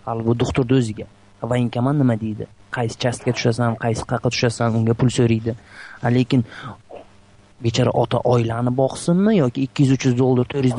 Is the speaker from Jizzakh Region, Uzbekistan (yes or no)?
no; Surxondaryo Region, Uzbekistan; Men o'zi Surxondaryodanman.